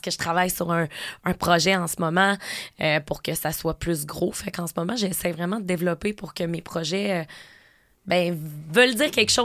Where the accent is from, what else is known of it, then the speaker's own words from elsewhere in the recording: Quebec, Canada; j'ai 26 ans, et je viens de la Beauce, moi, à la base